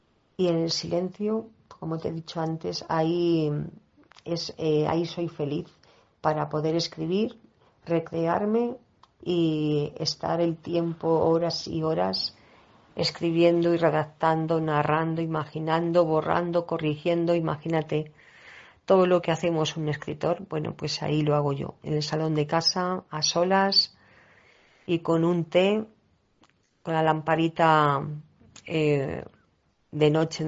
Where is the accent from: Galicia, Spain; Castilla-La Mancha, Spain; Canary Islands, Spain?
Castilla-La Mancha, Spain; El Pedernoso; en mi tierra, en El Pedernoso, en los pueblos colindantes como el Mota del Cuervo, Pedroñeras, aunque los campos no tienen bosques ni tienen arboledas profundas donde esconderse, ni lagunas profundas, pero sí que hay parajes muy bonitos, manchegos